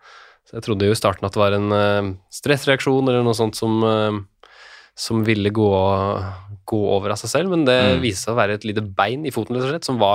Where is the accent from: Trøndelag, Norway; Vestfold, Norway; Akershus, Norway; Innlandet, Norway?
Innlandet, Norway; Trysil; now in Oslo, Norway; Jeg er jo fra Trysil, hvor man møter, man kan løpe en hel måned uten å møte folk omtrent